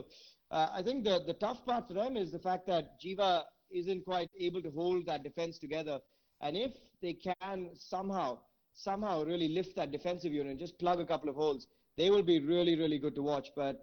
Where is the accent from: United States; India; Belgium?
India; Honestly, I know I am an Indian and I love Indian kabaddi and stuff like that.